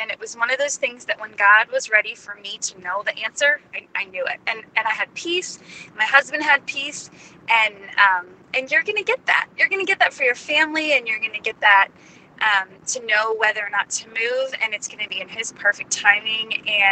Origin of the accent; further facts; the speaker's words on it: Ohio, United States; moved away as an adult; now in Dallas, United States; I am originally from Northeast Ohio, and I moved 6 years ago to Dallas, Texas.